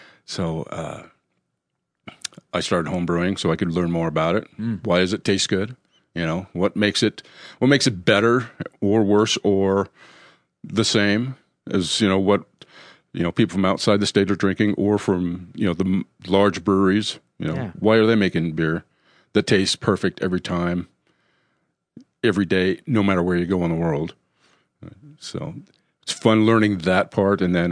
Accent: Sandy, Utah, United States; I was born and raised in Salt Lake County. Awesome. Grew up in Sandy area.

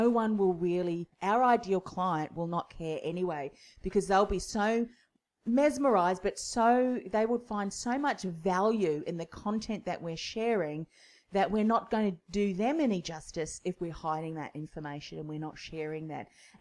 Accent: New Zealand; I'm originally from New Zealand too, and we, you know, we kind of take the mickey out of ourselves.

